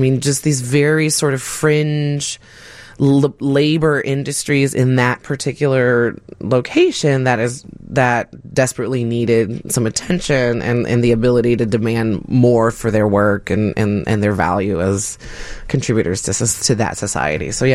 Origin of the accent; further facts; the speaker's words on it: Chicago, Illinois, United States; I mean, obviously I'm Chicagoan and a little bit partial to Chicago